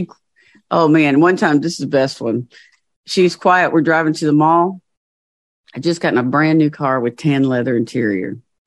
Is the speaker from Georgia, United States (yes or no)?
yes; Georgia, United States; And I'm from Georgia, so I don't always speak the King's English.